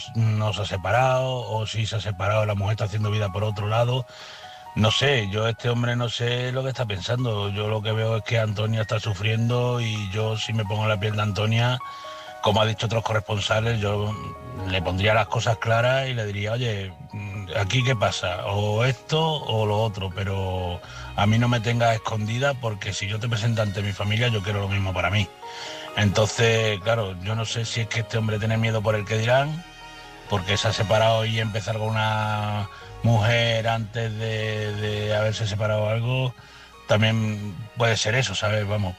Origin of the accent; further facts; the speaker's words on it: Badajoz, Extremadura, Spain; soy de Badajoz.